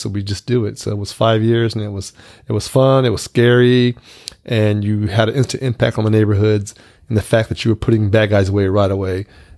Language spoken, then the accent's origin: English; Rancho Cordova, California, United States; So I grew up in Rancho Cordova, military brat. My dad was stationed at Mather.